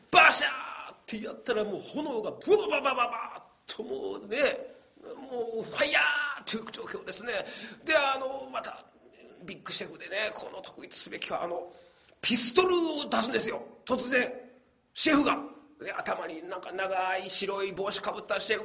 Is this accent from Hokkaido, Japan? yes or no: no; Kobe, Hyogo, Japan; この僕の地元というのは兵庫県の神戸市、鈴蘭台というですね、町なんですけども、